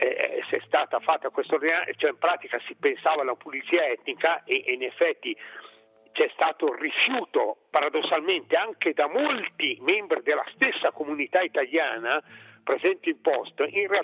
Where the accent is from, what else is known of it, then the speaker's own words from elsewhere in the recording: Trentino-Alto Adige, Italy; also born or lived in Lombardy; che vivo a Malosco, pur essendo lombardo di nascita sono d'adozione trentino praticamente da sempre